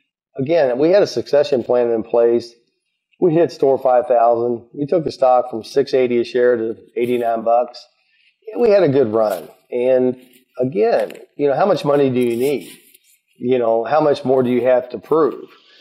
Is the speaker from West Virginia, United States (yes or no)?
no; Louisville, Kentucky, United States; They left Louisville, Kentucky, my hometown.